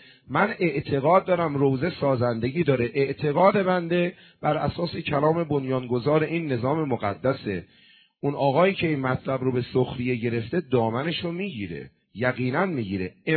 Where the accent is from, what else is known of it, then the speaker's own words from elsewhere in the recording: Qom, Iran; also born or lived in Tehran; بنده متولد تهران میدون قیامم، بزرگ شده قم هستم ولی متولد تهرانم.